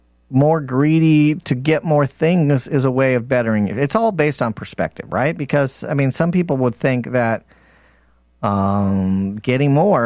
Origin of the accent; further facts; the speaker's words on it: United States; my heritage is I'm British and I was born in America. So I have mostly lived my life in America.